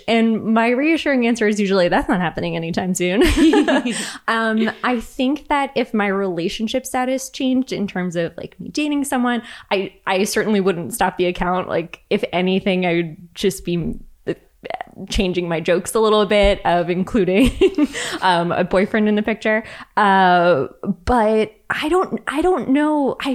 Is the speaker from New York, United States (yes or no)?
yes; Long Island, New York, United States; I'm like, well, I grew up on Long Island.